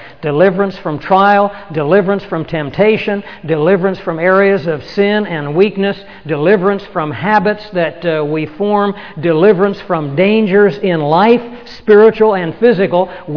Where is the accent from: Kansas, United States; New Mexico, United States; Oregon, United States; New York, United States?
Kansas, United States; Where I grew up in the Flint Hills of Kansas, we had several artesian wells